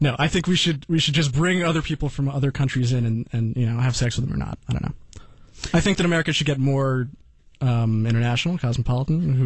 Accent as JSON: {"language": "English", "country": "United States", "tie": "born there", "said": "I'm here legally. I was born in the United States. I'm a citizen."}